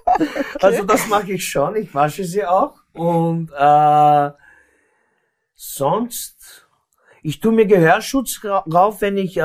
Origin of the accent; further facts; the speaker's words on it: Linz, Upper Austria, Austria; also born or lived in Sofia, Bulgaria; Also wir kommen aus Bulgarien. Also ich bin in Bulgarien geboren, in Sofia, bin aber in Linz aufgewachsen.